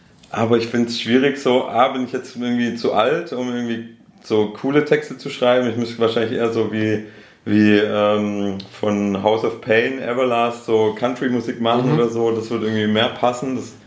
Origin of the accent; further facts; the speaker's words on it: Baden-Württemberg, Germany; accent: Stuttgart Swabian; ich habe ja eher so das Stuttgarter Schwäbisch.